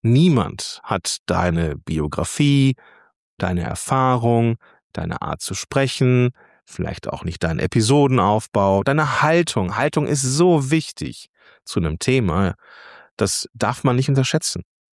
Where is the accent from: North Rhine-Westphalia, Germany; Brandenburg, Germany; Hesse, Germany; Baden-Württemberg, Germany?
North Rhine-Westphalia, Germany; Ich bin ein Kind des Ruhrgebiets und des Rheinlands, des Zweistromlands quasi.